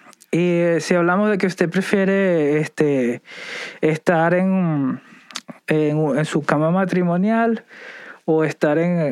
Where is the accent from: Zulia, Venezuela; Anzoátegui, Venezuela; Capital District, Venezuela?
Capital District, Venezuela; Caracas; Uno creciendo allá en Caracas es más fácil ajustarse aquí, pues, pienso yo.